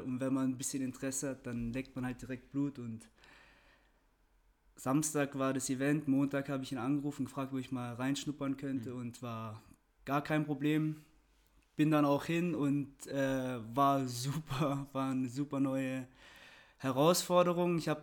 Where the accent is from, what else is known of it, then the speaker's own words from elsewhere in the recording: Germany; Ich als Deutscher, den könnt ihr euch schön aufhängen.